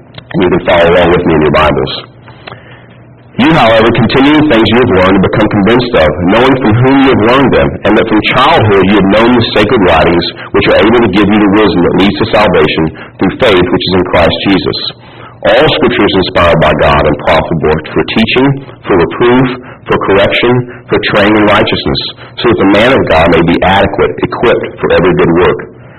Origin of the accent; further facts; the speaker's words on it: Kentucky, United States; if you don't know, I'm from Kentucky